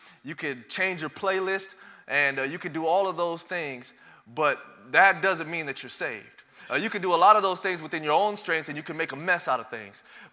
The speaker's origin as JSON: {"language": "English", "town": "Dayton", "region": "Ohio", "country": "United States", "tie": "born or raised there", "said": "I grew up in a very religious home there in Dayton, Ohio. I am from Dayton. My father raised me Catholic. My mom was Pentecostal."}